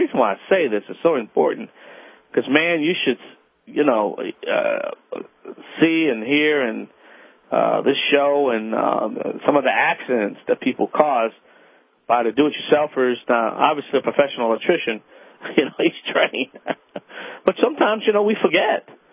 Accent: Louisiana, United States; This is Home Talk. … I was green before green was even cool.

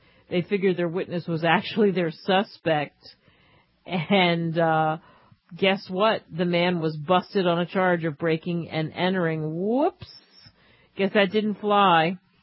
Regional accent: Philadelphia, Pennsylvania, United States; also born or lived in New York; Like, as a kid growing up in New York and then in Philadelphia, the chocolate that my family always talked about was a place called Aunt Charlotte's.

